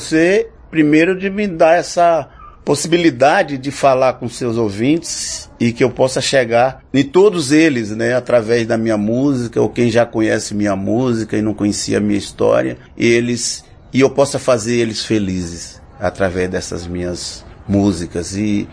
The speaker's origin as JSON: {"language": "Portuguese", "town": "Conceição do Coité", "region": "Bahia", "country": "Brazil", "said": "Eu sou de Conceição do Coité ainda."}